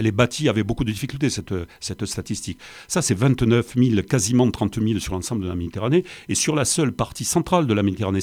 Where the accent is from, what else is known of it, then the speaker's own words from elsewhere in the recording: Frontignan, Occitanie, France; moi, je suis de Frontignan, je suis en dehors de la métropole